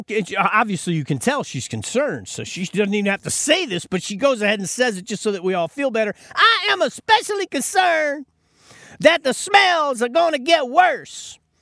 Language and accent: English; United States; I mean, I grew up in America.